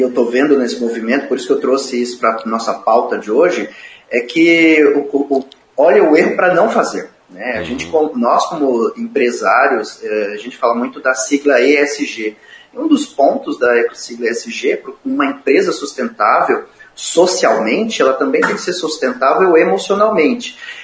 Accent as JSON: {"language": "Portuguese", "country": "Brazil", "said": "E para nós como brasileiros, numa outra cultura mais humanizada"}